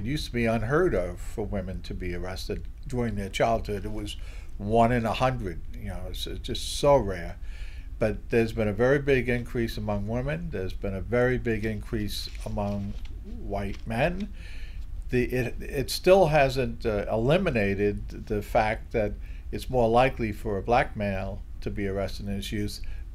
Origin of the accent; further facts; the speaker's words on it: Brooklyn, New York, United States; I grew up in Brooklyn, New York, and you know, things would happen when I was a kid.